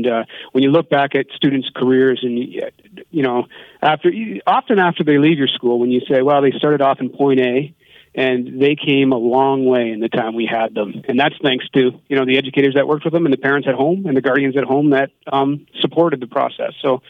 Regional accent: Simcoe, Ontario, Canada; I grew up in Norfolk. I grew up in Simcoe. Moved here when I was in grade 2 and graduated from Simcoe Composite School and then returned after university.

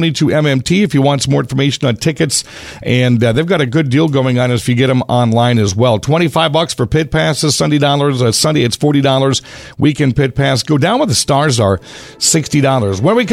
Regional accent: Bloomington, Illinois, United States; Growing up around the Bloomington Normal area, I've hit both of those many times.

